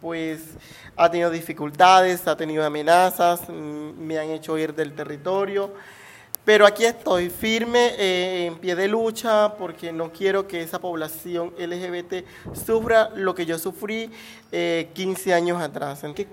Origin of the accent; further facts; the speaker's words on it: Tierralta, Córdoba, Colombia; now in Montelíbano, Colombia; soy de Tierra Alta, Córdoba. Tengo 15 años, estoy viviendo en el municipio de Montelíbano. Tengo 37 años